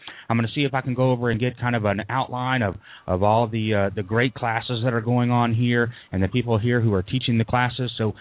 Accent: the South, United States; now in Harrington, United States; See, you can tell I'm from the South.

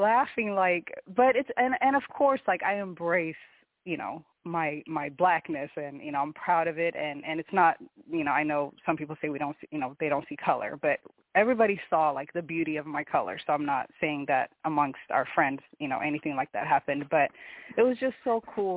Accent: Ethiopia; moved away; I'm going to tell them all about my country, all about Ethiopia.

